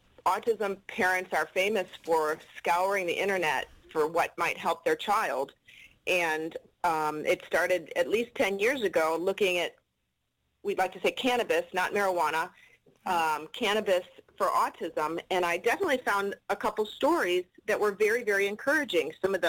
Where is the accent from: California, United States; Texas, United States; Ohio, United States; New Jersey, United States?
Texas, United States; I'm from Texas, and I have a 17-year-old son with autism